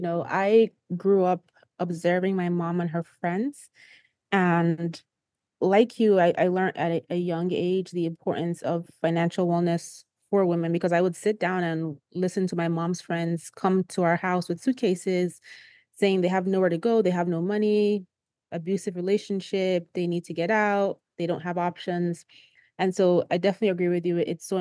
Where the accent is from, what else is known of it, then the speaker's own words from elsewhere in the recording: Nigeria; I'm from Nigeria